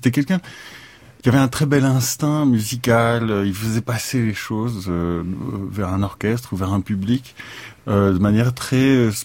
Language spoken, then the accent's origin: French; Saint-Germain-en-Laye, Île-de-France, France; also born or lived in Nantes; Alors, j'ai grandi à Saint-Germain-en-Laye. Je suis né à Nantes, mais j'y ai vécu que les trois premiers mois de ma vie. Et après, on est allé à Saint-Germain-en-Laye.